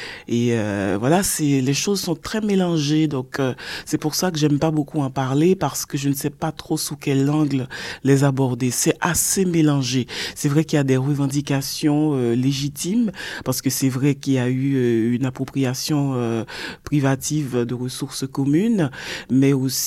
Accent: Port-au-Prince, Ouest, Haiti; born there; je suis née à Port-au-Prince, à l'hôpital public. Donc, je suis une Port-au-Princienne pure et dure.

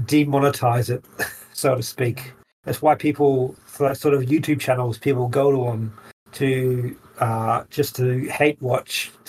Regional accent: United States; I can't even say that word. I'm American.

